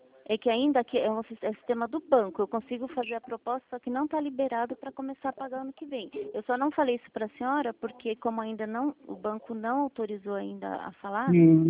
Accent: Itatiba, São Paulo, Brazil; eu sou de Itatiba.

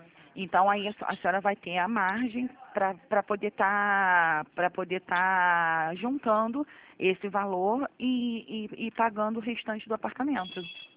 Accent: Rio de Janeiro, Brazil; Sou do Rio, sou do centro do Rio.

